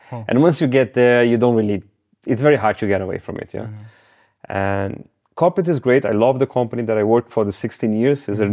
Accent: Brazil; Oh, I'm from Brazil, mm-hmm. and I think from there, from being there, for traveling, it's just something that was close to me, family-wise

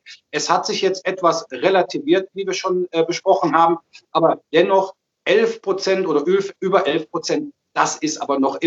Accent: Germany; Wir als Deutsche profitieren natürlich, wenn der Wirtschaftsmotor wieder brummt.

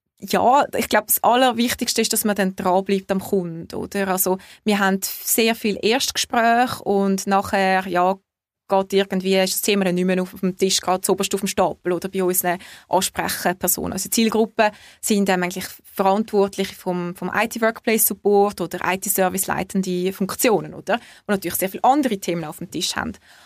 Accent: Switzerland; als Schweizer

